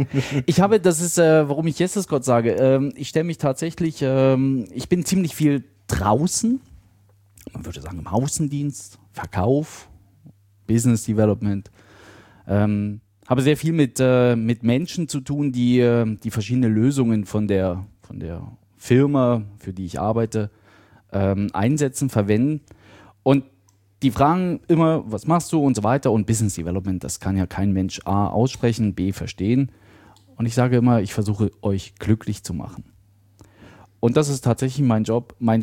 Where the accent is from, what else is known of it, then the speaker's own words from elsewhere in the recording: Germany; also born or lived in Bavaria; now in Switzerland; Ich bin Deutscher. Ich komme aus der DDR. Mit einem Zwischenstopp von Bayern bin ich irgendwann Anfang 2000 in die Schweiz gekommen.